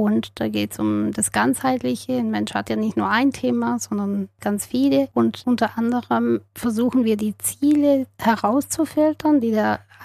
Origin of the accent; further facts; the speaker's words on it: Sicily, Italy; Ich würde gerne mal in meine Heimat wieder nach Sizilien reisen, meine Familie treffen